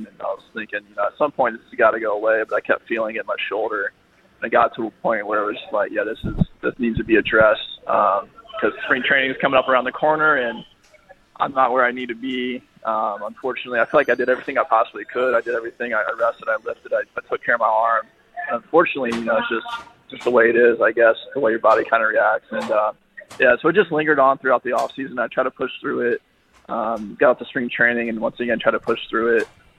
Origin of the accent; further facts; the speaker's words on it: Batesville, Indiana, United States; So I grew up in Batesville, Indiana, which is actually about 45 minutes or so west of Cincinnati